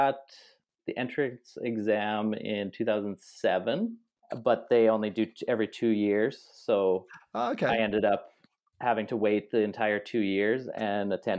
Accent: Saskatoon, Saskatchewan, Canada; Well, I mean, I grew up here in Saskatoon, so there wasn't a lot of watchmaking around me.

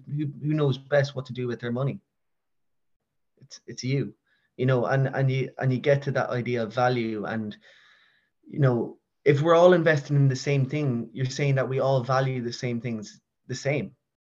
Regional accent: Spain; I go over to Spain quite a good bit. I grew up in Spain.

